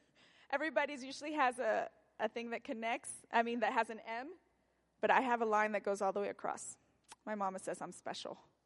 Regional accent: Mexico; accent: Mexican; My Mexican accent came out.

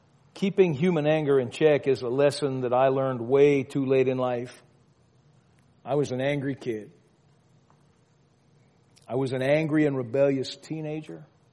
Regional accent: Louisiana, United States; I grew up in Louisiana, crying out loud. I spent most of my younger years in Louisiana. There's a reason they call us raging Cajuns.

